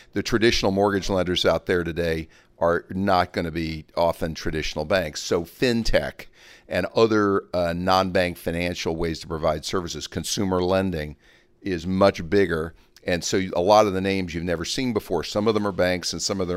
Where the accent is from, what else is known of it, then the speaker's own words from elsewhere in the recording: Kansas, United States; I'm from Kansas.